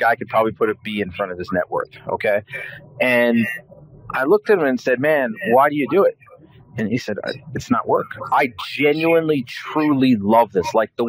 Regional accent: United States; born there; I was born in the United States. That in and of itself is lucky, in my opinion.

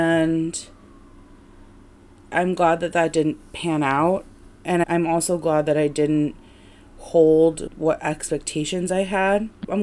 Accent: Midwest, United States; Especially I'm from the Midwest, right? So we have this like, You go to college, you get married, you have kids.

